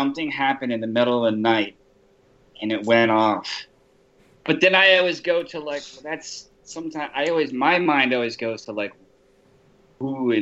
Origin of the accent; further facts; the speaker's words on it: Washington, United States; I'm from Washington, so I love the rain.